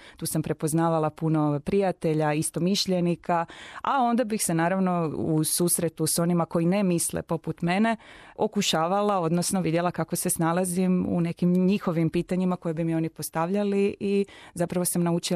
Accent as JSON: {"language": "Croatian", "town": "Mali Lošinj", "region": "Primorje-Gorski Kotar County", "country": "Croatia", "tie": "born or raised there", "said": "Rođena sam u Malom Lošinju, tamo sam odrasla u sedmeročlanoj obitelji, dakle ja sam najstarija od petero djece"}